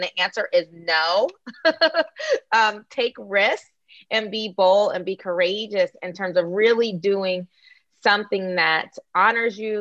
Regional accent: Pittsburgh, Pennsylvania, United States; And also growing up in Pittsburgh, which is a really racist city, although I have a lot of like love for my city for sure.

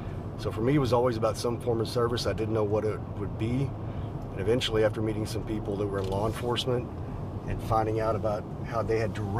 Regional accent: Fort Worth, Texas, United States; born there; I was born here in Fort Worth, Texas at Harris Methodist Hospital. I grew up a little bit west of here, went to school in a small town

